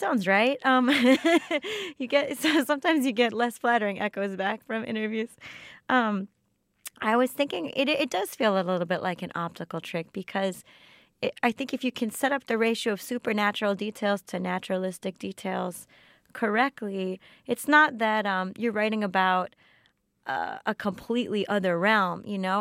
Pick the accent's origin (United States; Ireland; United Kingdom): United States; Florida; So, and I grew up in South Florida, right?